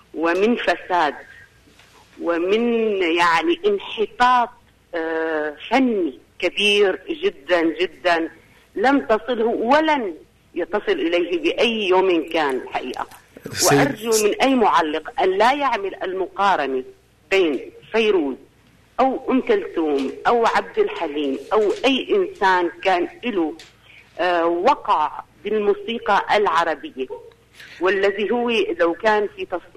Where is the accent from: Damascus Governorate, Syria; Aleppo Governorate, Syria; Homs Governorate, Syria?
Homs Governorate, Syria; Homs; أنا سورية من حمص.